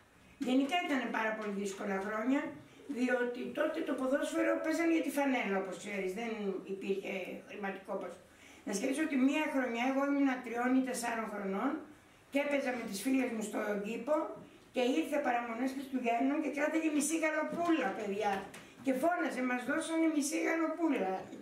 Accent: Kalogreza, Attica, Greece; born there; Εγώ γεννήθηκα στην Καλογρέζα, ναι.

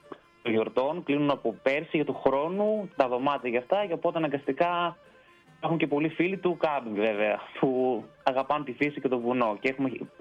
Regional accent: Ptolemaida, Western Macedonia, Greece; born there; Εγώ γεννήθηκα πιο δίπλα, στην Τολμαίδα

